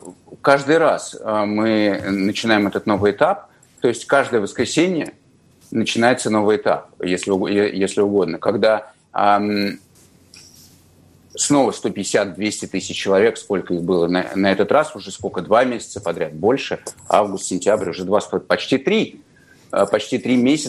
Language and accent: Russian; Moscow, Russia; я, как москвич